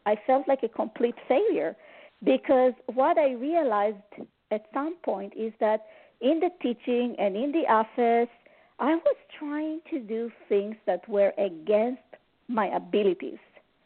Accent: Montreal, Quebec, Canada; So one day I saw those ladies that are going downtown here in Montreal, because I'm from Montreal, Canada.

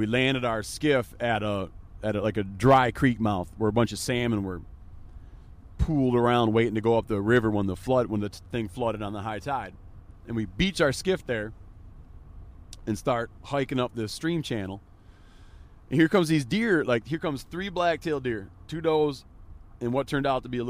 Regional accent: Michigan, United States; I grew up in Michigan. My wife grew up in Michigan as well

